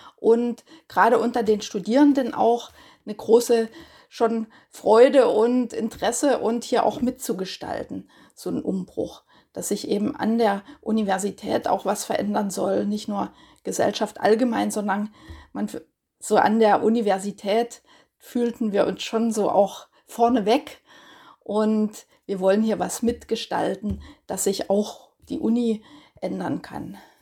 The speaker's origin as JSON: {"language": "German", "town": "Görlitz", "region": "Saxony", "country": "Germany", "tie": "born or raised there", "also_born_or_lived": "Leipzig", "said": "Also ich komme aus Görlitz und bin auch immer gerne weil ich da Verwandtschaft hatte, nach Leipzig gefahren und hatte schon von daher eine Verbindung zu der Stadt, bin sogar da geboren."}